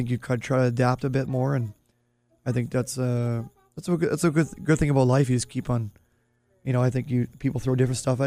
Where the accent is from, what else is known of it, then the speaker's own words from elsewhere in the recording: Canada; as a kid growing up in Canada, you don't get much better than that.